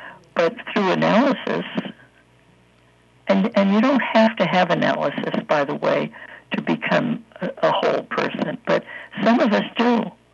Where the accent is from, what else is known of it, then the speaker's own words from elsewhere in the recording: East Coast, United States; When I was a little girl, I was raised on the Atlantic coast, on the East Coast, and I swam in the Atlantic Ocean.